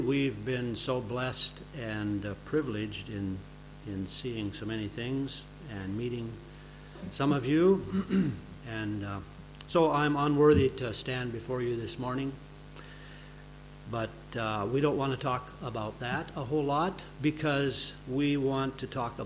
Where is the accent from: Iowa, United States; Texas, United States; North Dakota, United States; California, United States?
North Dakota, United States; I am from North Dakota, if you don't know that, and only about 25 miles from Canada